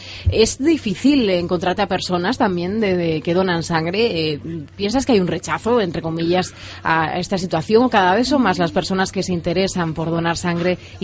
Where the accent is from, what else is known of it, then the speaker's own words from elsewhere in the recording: Extremadura, Spain; sentirnos orgullosos como extremeños ahora que se acerca el Día de Extremadura